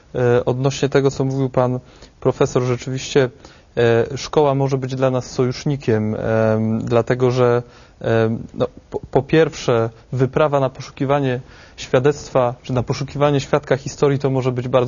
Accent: Wrocław, Lower Silesian Voivodeship, Poland; Ja jestem wrocławianinem

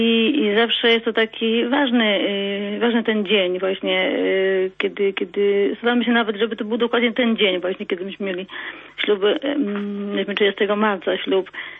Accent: Kraków, Lesser Poland, Poland; Ja w ogóle pochodzę z Nowej Huty i z tego kościoła właśnie Arka Pana.

